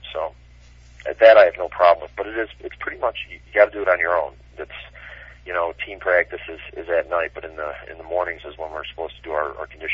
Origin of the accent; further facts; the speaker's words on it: Ireland; I'm Irish.